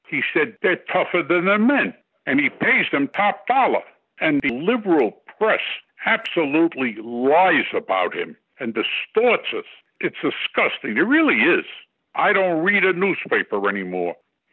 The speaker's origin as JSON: {"language": "English", "country": "United States", "said": "I'm an American, and I believe in Donald Trump"}